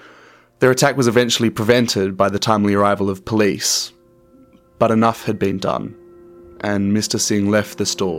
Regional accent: Cronulla, New South Wales, Australia; I grew up in Cronulla with an awareness of casual racism

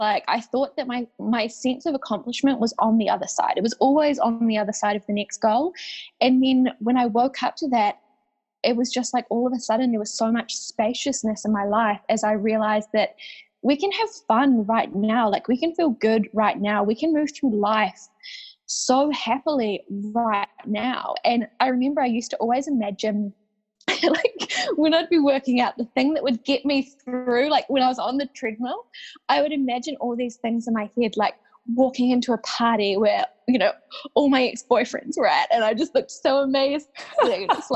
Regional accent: Wellington, New Zealand; now in Wairarapa, New Zealand; I like to think I'm from Wellington, New Zealand, which is our big capital. You know, it's pretty small, really. Yeah. But I've recently moved out to the country.

